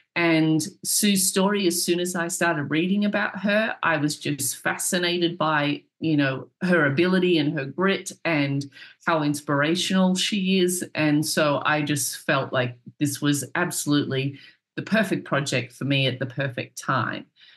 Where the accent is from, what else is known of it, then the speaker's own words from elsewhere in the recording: Australia; also born or lived in London; now in United States; I'm Australian, but I moved to the UK. I lived there for a while in London. I then moved to New York, and I've lived in America for nearly 20 years.